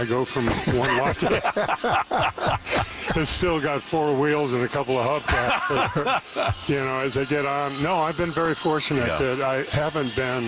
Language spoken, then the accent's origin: English; Spokane, Washington, United States; and I think how I was brought up in Spokane, Washington, that was what we had as our tradition, as our backup.